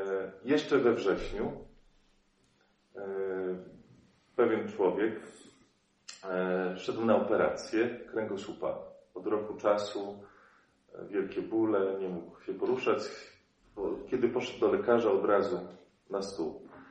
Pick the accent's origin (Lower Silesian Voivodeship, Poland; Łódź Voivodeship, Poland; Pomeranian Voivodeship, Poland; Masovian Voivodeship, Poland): Łódź Voivodeship, Poland; Ja pochodzę spod Łodzi.